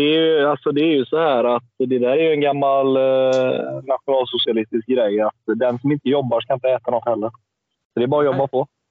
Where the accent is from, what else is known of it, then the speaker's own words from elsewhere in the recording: Norrland, Sweden; Jag tänker mer på att han bor där jag växte upp. Han är från Norrland och nu bor jag 30 mil därifrån.